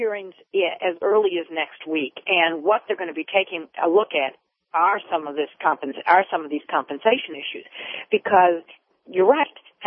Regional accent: Ohio, United States; in Ohio, the great state of Ohio, my home state

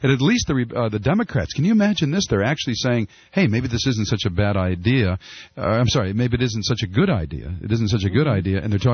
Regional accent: Detroit, Michigan, United States; Here's Kaisha in Detroit. Kaisha, it's … … at 1-800-TALK-YES. Welcome. You're in my hometown.

